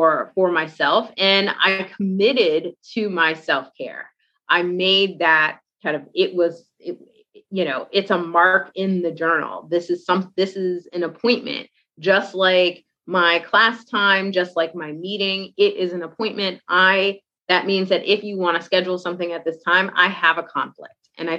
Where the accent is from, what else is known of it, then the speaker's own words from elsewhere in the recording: Cambridge, Massachusetts, United States; I grew up in Cambridge, Massachusetts. So I think that's also why a lot of times my neighborhood kind of ends up in books.